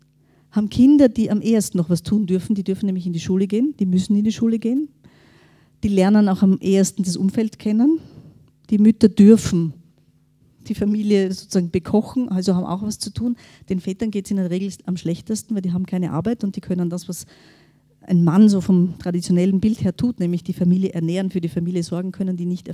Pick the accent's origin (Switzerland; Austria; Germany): Austria; Styria; now in Vienna, Austria; ich selber bin Steirerin und lebe in Wien